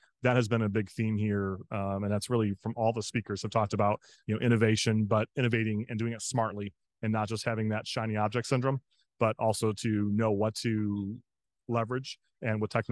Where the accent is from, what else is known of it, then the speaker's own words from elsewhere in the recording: Detroit, Michigan, United States; So I'm a native of Michigan and was born and raised in Detroit.